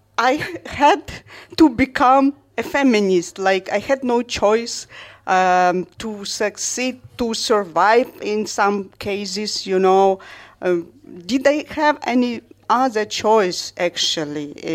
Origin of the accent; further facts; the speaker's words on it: Ukraine; English is a second language; As for me, for example, I'm from Ukraine